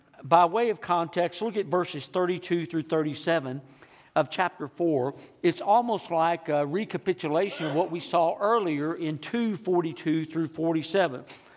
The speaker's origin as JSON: {"language": "English", "region": "Texas", "country": "United States", "tie": "born or raised there", "said": "growing up in East Texas, not far from the First Baptist Church downtown was a bakery"}